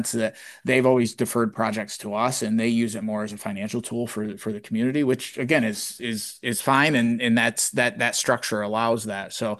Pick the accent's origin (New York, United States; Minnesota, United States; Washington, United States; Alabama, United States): New York, United States; Caton; Just this morning, she brought up Caton and solar development, Caton, you know, my hometown.